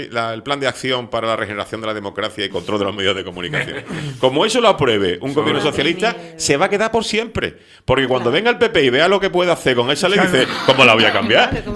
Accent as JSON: {"language": "Spanish", "region": "Canary Islands", "country": "Spain", "said": "creo que nos afecta como canario"}